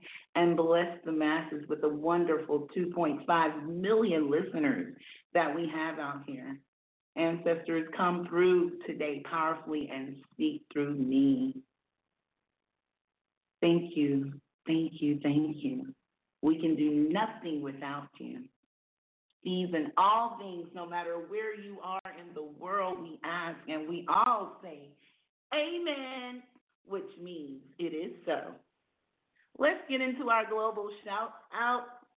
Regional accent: South Carolina, United States; I'm from South Carolina, born and bred.

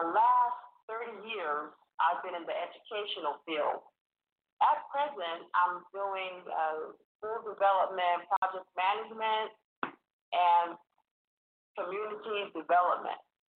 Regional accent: Red Bank, New Jersey, United States; now in Kuwait; At present, I'm in Kuwait, and I'm originally from Red Bank, New Jersey, in the United States of America.

